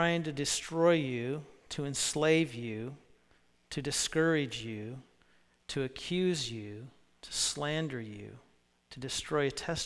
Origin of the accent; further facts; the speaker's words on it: United States; as an American, I'm supposed to point that out.